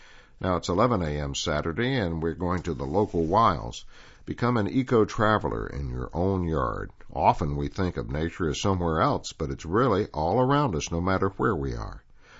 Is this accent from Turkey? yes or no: yes; Istanbul, Turkey; English is a second language; I am Turkish, my roommate is Armenian, and we're both from Istanbul.